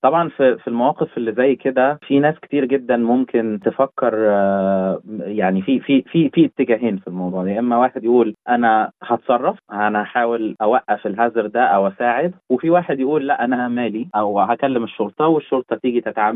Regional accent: Egypt; كواحد مصري عادي

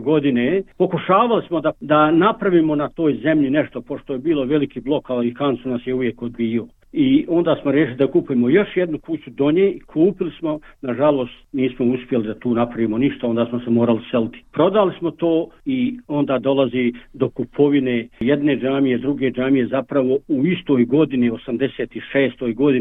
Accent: Tomina, Federation of Bosnia and Herzegovina, Bosnia & Herzegovina; born there; moved away; rođen sam u Bosni i Hercegovini u jednom malom mjestu, Tomina, opština Sanski Most. Došao sam u ovu zemlju davne 1975. tačnije 21. juna 1975. godine.

